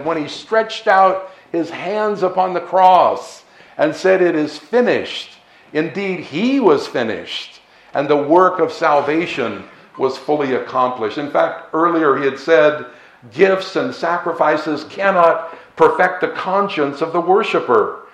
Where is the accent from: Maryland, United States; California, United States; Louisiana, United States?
California, United States; San Francisco; I passed through my hometown of San Francisco a couple weeks ago